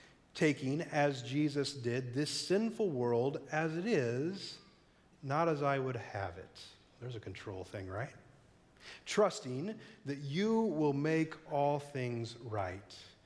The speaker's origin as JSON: {"language": "English", "town": "Lincoln", "region": "Illinois", "country": "United States", "tie": "born or raised there", "said": "My hometown is Lincoln, Illinois."}